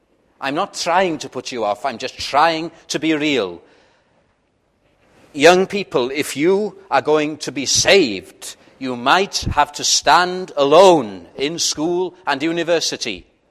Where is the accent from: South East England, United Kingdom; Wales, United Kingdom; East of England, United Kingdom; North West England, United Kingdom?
Wales, United Kingdom; When I grew up in Welsh-speaking Wales, it was the norm for you to go to chapel.